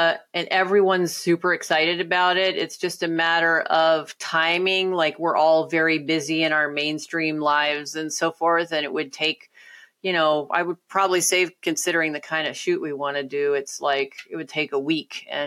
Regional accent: Germany; English is a second language; now in United States; So growing up in German culture, shame is not a part of what, you know, coming of age and so forth. Shame, I know over here in the United States, there's a lot of shame around sexuality.

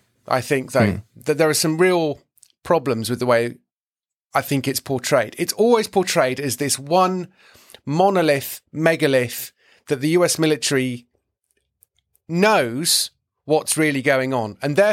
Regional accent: United Kingdom; my observation as a British person is the American military on its own is a country.

